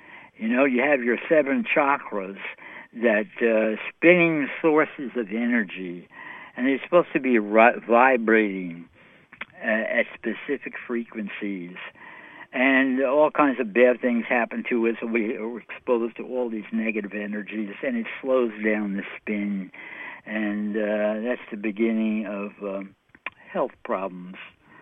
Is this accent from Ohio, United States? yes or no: no; New York City, New York, United States; Hey, I'm from New York City, you know.